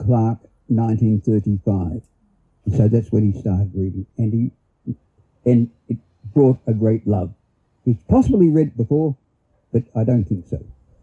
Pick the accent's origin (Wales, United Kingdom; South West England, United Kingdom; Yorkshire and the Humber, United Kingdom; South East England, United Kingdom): South East England, United Kingdom; Oxford; born there; I was born in Oxford, and because of my birth, my father had to stop being a student at Oxford.